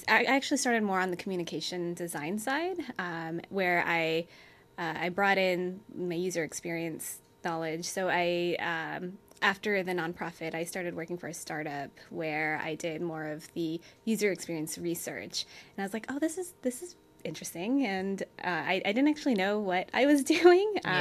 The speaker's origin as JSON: {"language": "English", "country": "United States", "said": "And, you know, a lot of us are very proud of being American."}